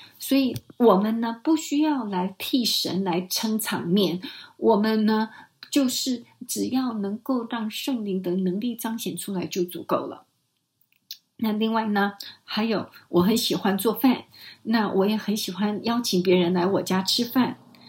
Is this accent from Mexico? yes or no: yes; Mexico; Chinese is a second language; 那你知道我是墨西哥来的，我是这个拉丁美洲裔的人